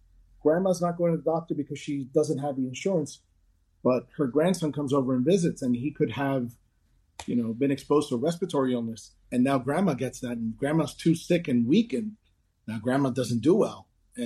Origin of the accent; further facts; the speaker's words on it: Weehawken, New Jersey, United States; also born or lived in Union City; You know, I grew up here. I grew up in Weehawken in Union City.